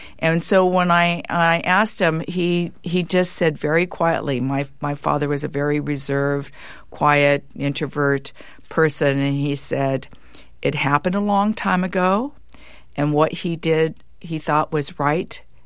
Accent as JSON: {"language": "English", "region": "California", "country": "United States", "tie": "born or raised there", "said": "So I went to San Lorenzo High School in the Bay Area. I was born in Oakland, and my younger brother, Ken, was born as well there."}